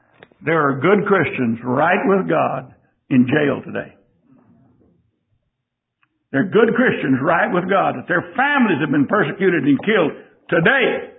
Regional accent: Texas, United States; born there; I'm so thankful I was born in Texas.

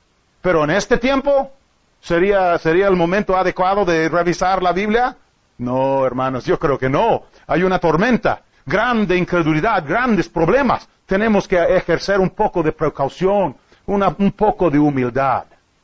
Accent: United States; Spanish is a second language; Pero yo soy un gringo. Yo no soy mexicano.

